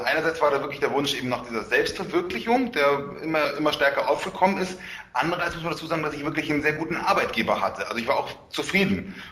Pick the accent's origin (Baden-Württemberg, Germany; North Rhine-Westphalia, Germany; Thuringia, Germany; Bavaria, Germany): Bavaria, Germany; Munich; born there; ich bin 29 Jahre alt, in München geboren, habe dort dann auch Philosophie studiert